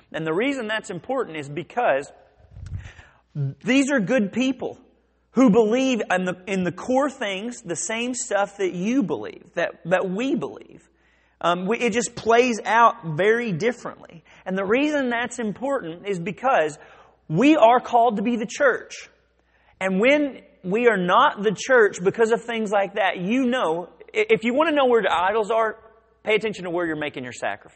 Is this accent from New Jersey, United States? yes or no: no; Benton, Arkansas, United States; So when I was 12 years old, I grew up in Benton, Arkansas, and my buddy and I, Richard, the guy that I grew up with, who was also homeschooled, we started door knocking